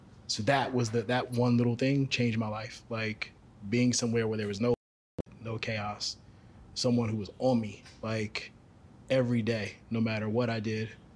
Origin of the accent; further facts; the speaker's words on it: Los Angeles, California, United States; So I grew up on 51st in Vermont, which is 10 minutes from here, 80s baby.